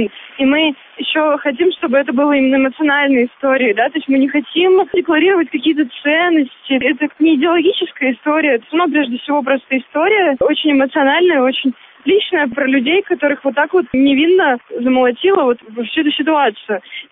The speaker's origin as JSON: {"language": "Russian", "town": "Yekaterinburg", "region": "Sverdlovsk Oblast", "country": "Russia", "said": "я вообще не москвич, я из Екатеринбурга."}